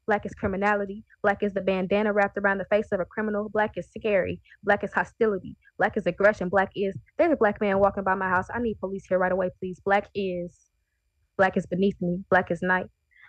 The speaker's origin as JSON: {"language": "English", "town": "Decatur", "country": "United States", "tie": "born or raised there", "said": "Growing up in Decatur, you see a lot of kids going missing and childhood friends going missing and people just disappearing."}